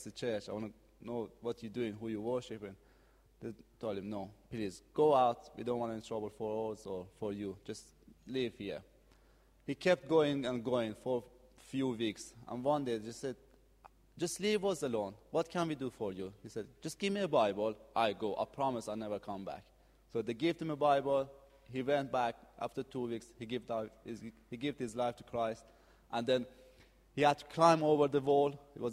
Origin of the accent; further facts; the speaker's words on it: Iran; English is a second language; For those who don't know, I'm coming from Iran.